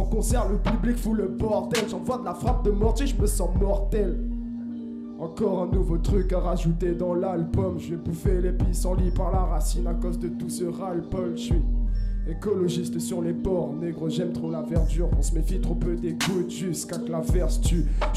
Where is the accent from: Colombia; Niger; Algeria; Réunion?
Réunion; Saint-Pierre; moi je viens de Saint-Pierre, des gars viennent de la Ravine, Tampon.